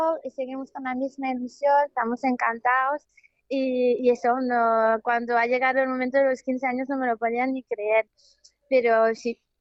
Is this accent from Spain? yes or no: no; France; Spanish is a second language; yo como francesa, pues sí, voy a visitar a mis padres, entonces mi madre vive en la isla de B, mi padre en Tours